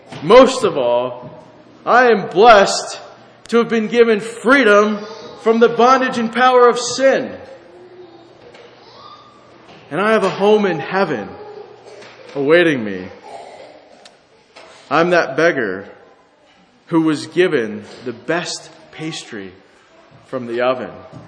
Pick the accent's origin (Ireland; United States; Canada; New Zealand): United States; I was given the tremendous blessing of growing up in America.